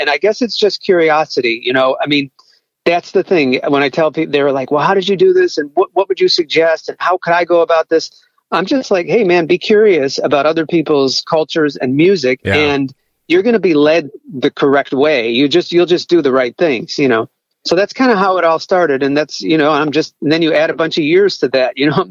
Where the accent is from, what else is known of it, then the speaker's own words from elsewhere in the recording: Chicago, Illinois, United States; So, you know, I grew up in Chicago.